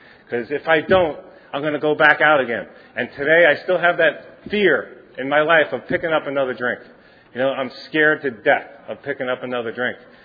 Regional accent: White Plains, New York, United States; I am from White Plains, New York. Grew up there. Well, I got older there.

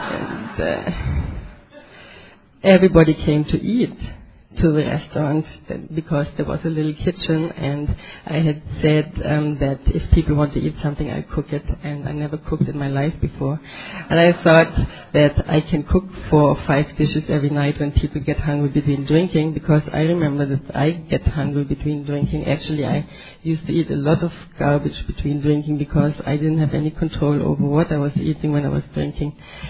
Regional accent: Germany; now in Aruba; I live in Aruba for 16 years now. It was a geographical escape from Germany because they didn't have enough rum in Germany.

